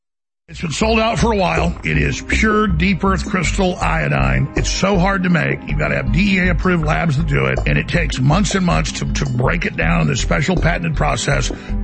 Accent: Dallas, Texas, United States; Because I grew up in Dallas, but we moved here in high school.

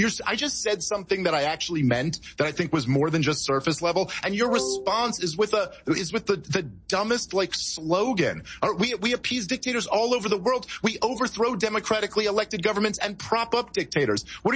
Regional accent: United States; I'm an American.

